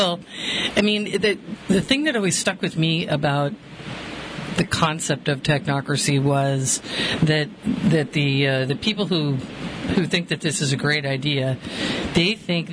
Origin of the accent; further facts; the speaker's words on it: Ireland; I'm Irish. We lie for, just sport.